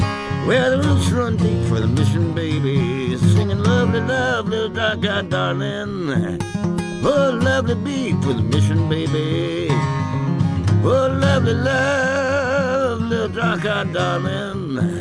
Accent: Appalachia, United States; And so being born and raised in the Appalachian Mountains, and these are pretty mountains up here, man.

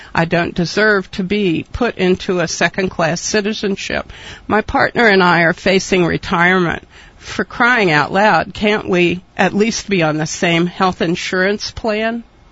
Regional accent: Virginia, United States; Well, I was born in Virginia. I grew up here. I went to college here. I live here now.

